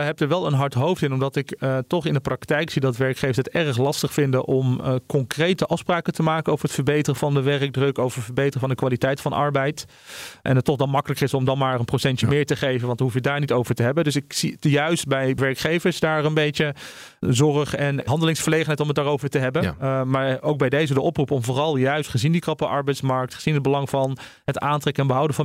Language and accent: Dutch; Netherlands; Want als Nederlander hier geboren en getogen, maar wel met een migratieachtergrond, ouders met de Marokkaanse achtergrond die hier in de jaren 70 zijn gekomen